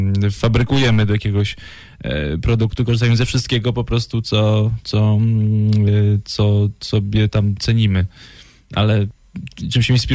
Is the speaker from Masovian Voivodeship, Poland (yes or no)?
yes; Warsaw, Masovian Voivodeship, Poland; now in Kraków, Poland; Ja jestem z Warszawy